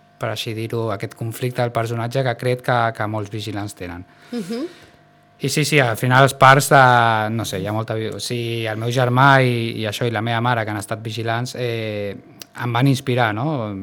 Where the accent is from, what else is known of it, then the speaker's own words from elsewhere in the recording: Sitges, Catalonia, Spain; vaig pensar en espais i com sóc de Sitges, pues, em va venir al cap aquest parc